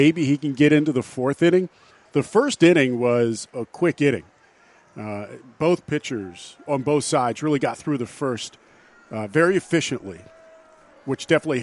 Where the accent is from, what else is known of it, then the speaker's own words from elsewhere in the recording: Baltimore, Maryland, United States; I grew up in Baltimore, always have been an Oriole fan.